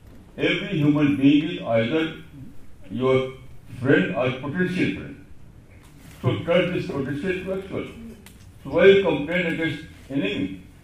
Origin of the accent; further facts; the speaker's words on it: India; born there; So I always live with shukr that I was born in India.